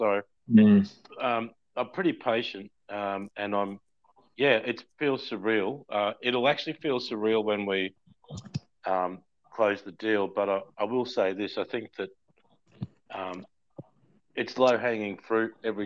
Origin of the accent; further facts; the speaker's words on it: Newcastle, North East England, United Kingdom; born there; I mightn't have the accent, but I was born in Newcastle General Hospital, right in the centre of town. And my family, all from one of the most hardcore working class parts of Newcastle, a place called Elswick.